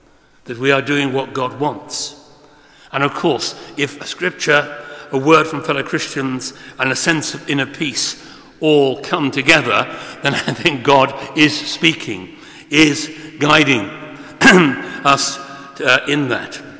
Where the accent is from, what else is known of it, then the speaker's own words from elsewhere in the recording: Coventry, West Midlands, United Kingdom; I come from Coventry in the West Midlands and I've had many rude jokes made about where I come from.